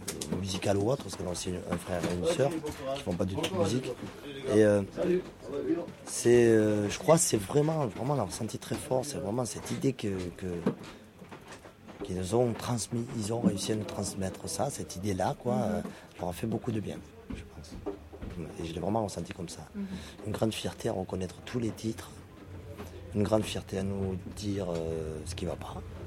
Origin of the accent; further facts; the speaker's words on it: Toulouse, Occitanie, France; accent: Toulouse; même avec notre accent toulousain, qui d'ailleurs est bien là, même en kabyle et en arabe.